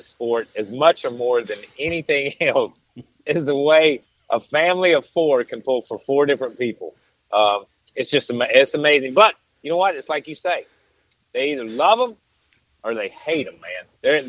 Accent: North Carolina, United States; I grew up on North Carolina barbecue, which is pulled pork, vinegar base, red coleslaw is what we have in our part of the state.

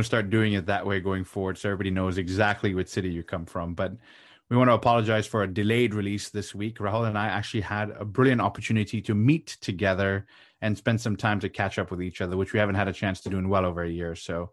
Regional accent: Houston, Texas, United States; from Houston

